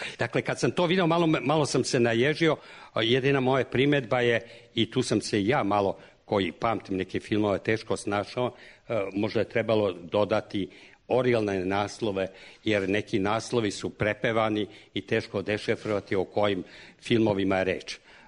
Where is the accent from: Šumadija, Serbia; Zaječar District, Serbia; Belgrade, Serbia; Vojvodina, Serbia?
Belgrade, Serbia; born there; ja sam rođen na Neimaru, preko puta na Lekinom brdu je bio jedan mali bioskop Sutjeska.